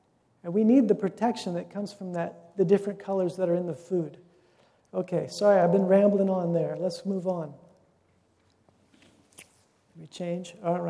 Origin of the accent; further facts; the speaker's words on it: United States; I'm American, right? I like variety. I grew up with variety.